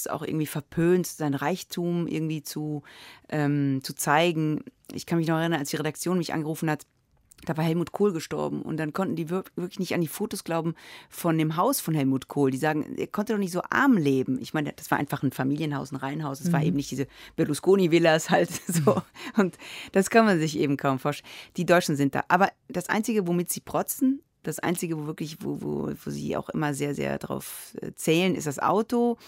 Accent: Rome, Lazio, Italy; ich bin ja in Rom aufgewachsen

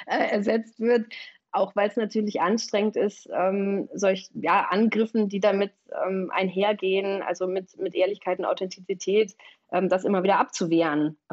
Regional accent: Eifel, Germany; auch in der Eifel, wo ich aufgewachsen bin

